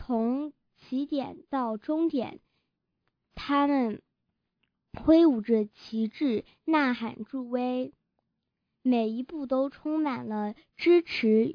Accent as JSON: {"language": "Chinese", "town": "Lanzhou", "region": "Gansu", "country": "China", "tie": "born or raised there", "said": "希望未来的你也能亲自来到我的家乡兰州，在黄河边散步，吃一碗热腾腾的牛肉面"}